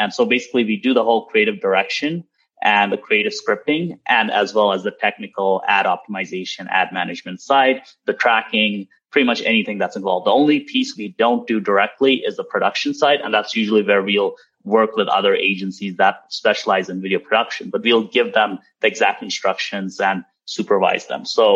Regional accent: Toronto, Ontario, Canada; So I'm from Toronto, Canada.

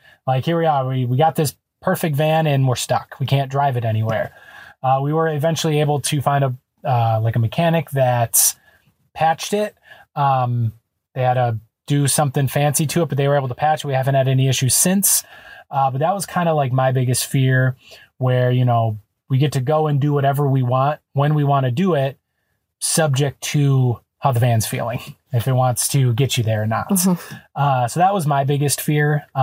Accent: Wisconsin, United States; because we're from Wisconsin, we had winter tires on our van.

